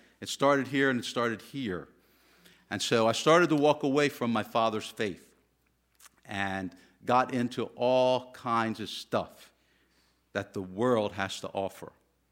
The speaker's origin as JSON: {"language": "English", "town": "Baltimore", "region": "Maryland", "country": "United States", "tie": "born there", "said": "I was born in Baltimore City to two very loving Jewish parents. I was raised Jewish, in the Jewish faith."}